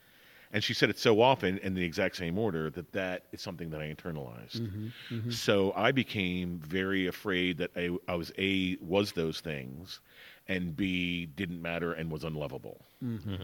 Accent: Pittsburgh, Pennsylvania, United States; I grew up in Pittsburgh, in a suburb of Pittsburgh. After my dad died, we moved back there because that's where both of my parents were from.

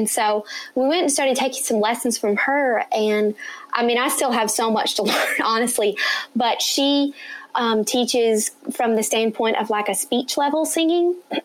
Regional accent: Crum, Texas, United States; also born or lived in Burleson; And this is when we grew up in Crum, Texas, and then we moved to Burleson for quite a while

